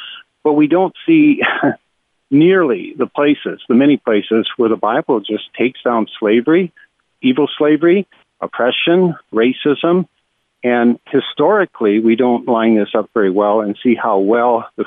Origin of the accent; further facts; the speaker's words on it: Greenville, Wisconsin, United States; I grew up in Greenville, Wisconsin, and I grew up in the years of Vince Lombardi.